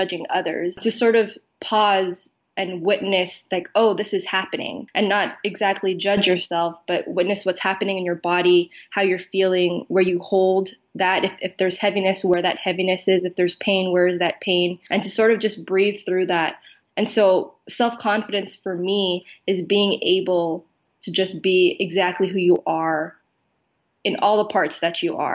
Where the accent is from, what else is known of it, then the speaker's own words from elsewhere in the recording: Philippines; I'm Filipino.